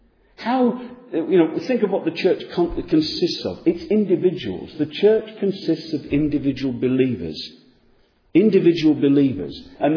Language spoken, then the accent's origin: English; North West England, United Kingdom; Growing up in the Lake District and spending a lot of time there